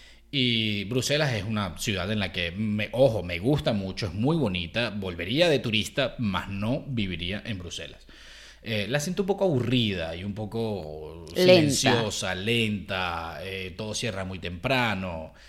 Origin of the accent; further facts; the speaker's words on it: Venezuela; born there; Venezuela, que es mi país natal, y Estados Unidos cuando estaba pequeño.